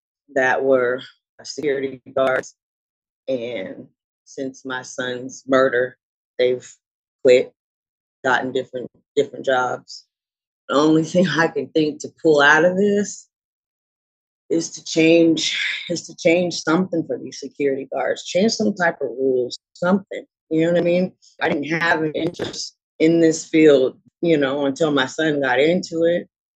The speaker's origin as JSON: {"language": "English", "town": "Portland", "region": "Oregon", "country": "United States", "tie": "born or raised there", "said": "I'm born and raised in Portland. I'm 42 years old."}